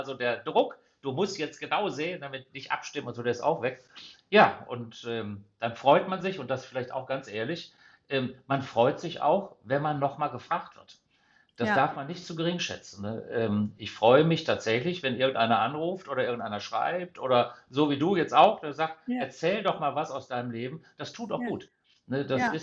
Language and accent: German; Essen, North Rhine-Westphalia, Germany; ich bin in Essen zur Schule gegangen